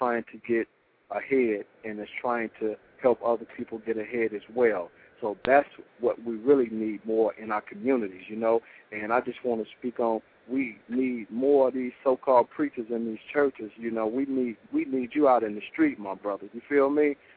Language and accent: English; New York, United States; I'm from New York, sweetie.